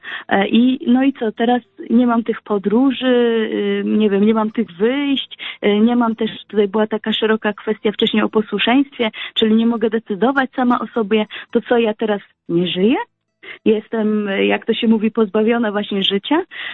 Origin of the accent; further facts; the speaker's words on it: Elbląg, Warmian-Masurian Voivodeship, Poland; now in Bielsko-Biała, Poland; chociaż ja pochodzę z Elbląga, więc moja najbliższa rodzina mieszka 600 kilometrów od Bielska, czyli z tego punktu, w którym ja teraz na co dzień żyję, mieszkam, w którym znajduje się mój klasztor